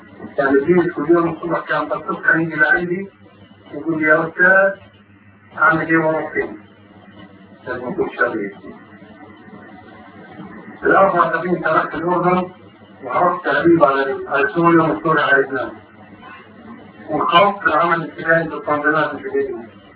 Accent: Palestine; طبعا انا كفلسطيني الاصل عملت بلديه وغنيه وعايش في الارض

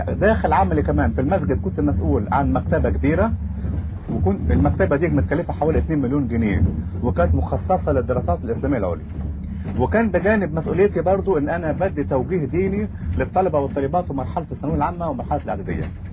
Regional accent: Egypt; لكن عندنا في مصر أو في العالم الثالث عموما القطر مثلا يكون معاده الساعة 6 ممكن يجي الساعة 8.

